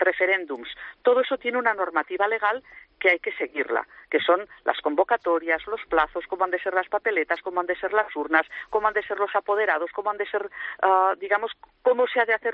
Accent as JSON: {"language": "Spanish", "region": "Catalonia", "country": "Spain", "said": "yo como catalana, yo no soy una minoría sojuzgada de nadie."}